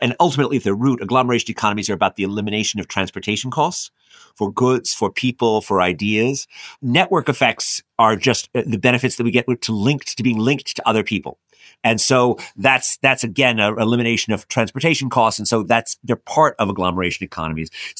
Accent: New York City, New York, United States; The first route is that I grew up in New York City during the 1970s.

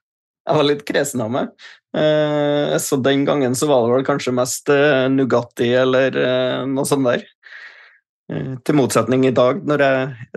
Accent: Stjørdal, Trøndelag, Norway; also born or lived in Bergen; Født og oppvokst på Stjørdal, eller jeg født I Bergen da, faktisk.

